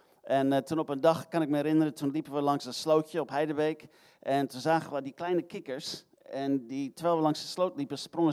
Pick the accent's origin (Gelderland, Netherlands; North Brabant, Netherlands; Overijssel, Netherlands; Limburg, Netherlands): Gelderland, Netherlands; Heerde; moved away; En ik kom uit Heerde. Sommigen van jullie kennen mij toen ik nog heel erg jong was.